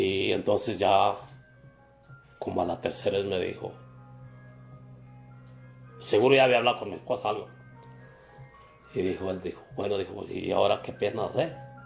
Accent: Silao, Guanajuato, Mexico; De Silao, Guanajuato. Ah, de Silao, sí. Le dije, pero vivíamos en un rancho. Le digo, dice, ¿y cómo se llama el rancho donde vivías? San Pedrito.

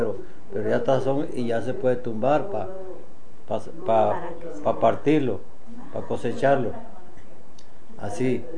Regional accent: Cruz Grande, Guerrero, Mexico; born there; Yo nací en Cruz Grande, Guerrero.

